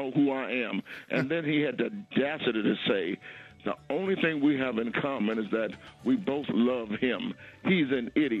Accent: Atlanta, Georgia, United States; Well, I grew up in Atlanta, Georgia.

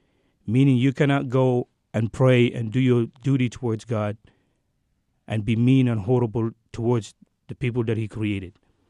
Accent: Gambia; I am from a Muslim country myself. I'm originally from Gambia, West Africa.

